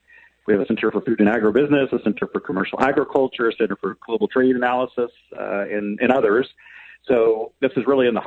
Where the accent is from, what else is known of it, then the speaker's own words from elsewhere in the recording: Lockney, Texas, United States; also born or lived in Plainview / Wellman; I'm a West Texas native, born in Plainview, grew up in Lotney up until almost junior high. Then we moved south to Wellman, Texas, which is down by Brownfield